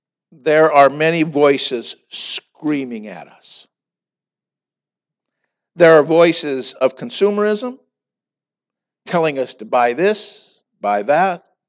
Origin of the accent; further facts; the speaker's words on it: Montana, United States; I come from Montana, and you know out there, cattle is king.